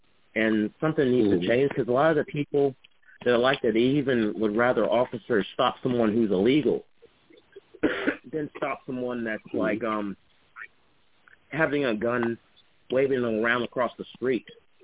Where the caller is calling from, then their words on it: Charlottesville, Virginia, United States; I'm calling from Charlottesville.